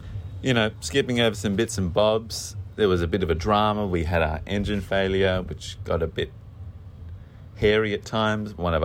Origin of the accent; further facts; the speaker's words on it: Australia; being an Australian, you know, a coastal Australian